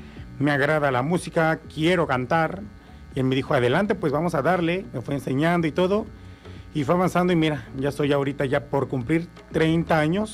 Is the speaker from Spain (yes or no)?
no; Tlaquiltenango, Morelos, Mexico; es un chico aquí, nací en Tlaquiltenango, bueno, soy originario de Tlaquiltenango, Morelos.